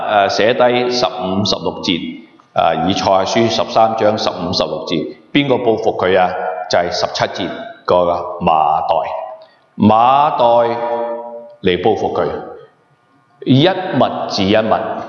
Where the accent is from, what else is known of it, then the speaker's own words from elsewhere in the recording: Hong Kong; now in Canada; 你看到我们中国人，其实我们在香港来的，有些人在别的地方来，来到这个北美的地方